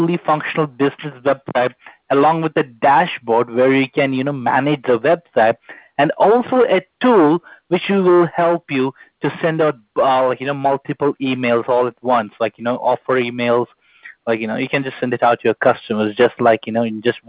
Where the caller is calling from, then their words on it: Los Angeles, California, United States; I'm calling you from Los Angeles.